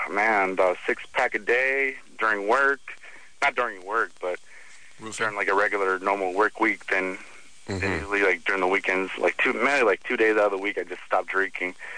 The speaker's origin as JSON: {"language": "English", "town": "Long Beach", "region": "California", "country": "United States", "said": "Yeah, I'm 19 years old, but I'm kind of from Long Beach."}